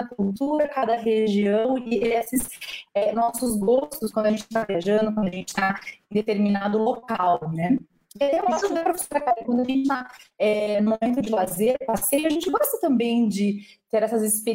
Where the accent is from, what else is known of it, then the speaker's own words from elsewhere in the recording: Brazil; nós também, mesmo como brasileiros, nós gostamos muito de experimentar